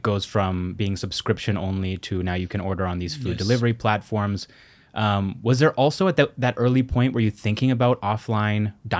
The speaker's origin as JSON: {"language": "English", "country": "Canada", "said": "being Canadian and seeing the story unfold in the West"}